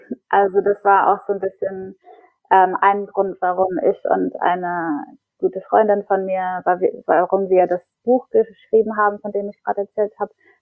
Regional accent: England, United Kingdom; also born or lived in Berlin; now in Stockholm, Sweden; Gerade bin ich in Stockholm. Ich bin eigentlich Engländerin. Und habe davor ungefähr 10 Jahre in Berlin gelebt, aber probiere jetzt Schweden auf.

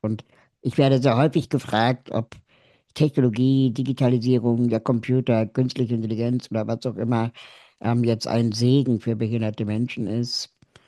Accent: Berlin, Germany; ich bin aus Berlin

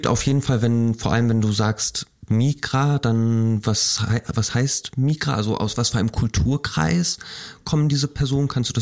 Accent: Lower Saxony, Germany; Ich bin auch in Niedersachsen

